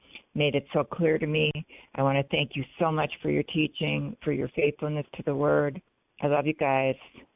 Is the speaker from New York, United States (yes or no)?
no; Cudahy, Wisconsin, United States; I'm from Cudahy, Wisconsin.